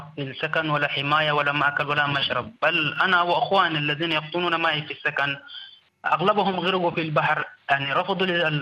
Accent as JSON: {"language": "Arabic", "region": "Darfur", "country": "Sudan", "moved": "yes", "lives_now": "Libya", "said": "أنا هربت من دارفور من معسكرة النزوح في دارفور، حتى الآن أنا لا أعرف بلدي وين دارفور، وطالب لجوء لا أستطيع الاستقرار في السودان أم مواصلة تعليم. تعرضت لعدة انتهاكات في السودان فهربت إلى ليبيا"}